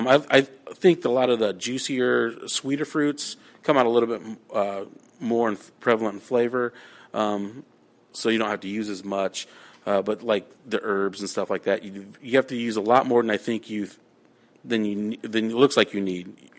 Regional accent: Nebraska, United States; I grew up in Nebraska in the country, and we used a ton of rhubarb.

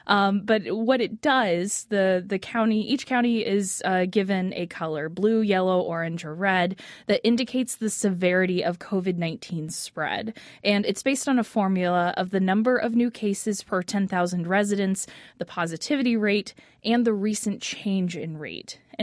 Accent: Indianapolis, Indiana, United States; I grew up in Indianapolis. I'm from the west side. I went to Ben Davis High School

